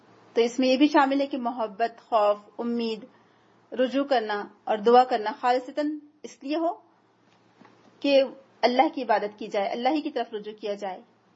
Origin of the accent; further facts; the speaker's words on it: India; میں نے کہا انڈیا سے ہیں